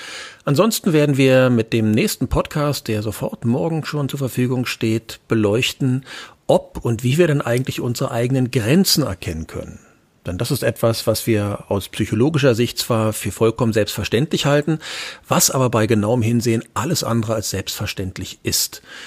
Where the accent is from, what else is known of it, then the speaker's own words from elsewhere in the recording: Berlin, Germany; ich komme aus Berlin